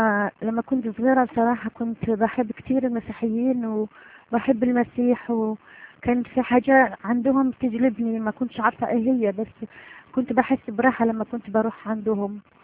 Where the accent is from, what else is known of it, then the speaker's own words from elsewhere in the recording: Algeria; now in Europe; من الجزائر، عايشة في أوروبا. أنا كنت مسلمة من عيلة مسلمة، في عيلتي كانوا مسلمين كلهم